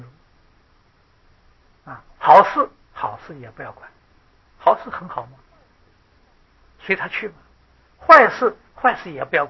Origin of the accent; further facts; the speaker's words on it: China; 我们中国人称玉皇大帝，道教里头拜的就是玉皇大帝